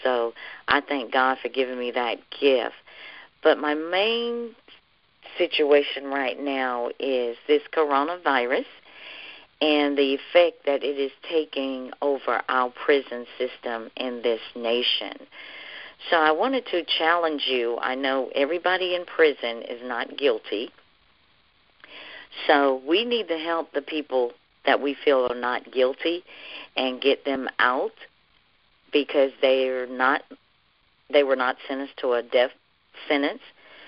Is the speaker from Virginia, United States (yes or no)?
no; Laurinburg, North Carolina, United States; We grew up in my hometown down in Laurinburg.